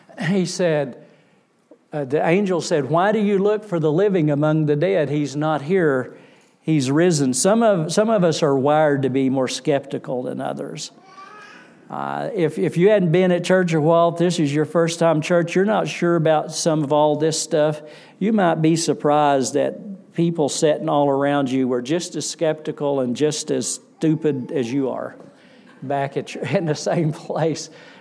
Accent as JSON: {"language": "English", "region": "Bible Belt", "country": "United States", "tie": "born or raised there", "said": "We grew up in America, we grew up in the Bible Belt, well, we didn't know about this stuff. I wasn't raised in church."}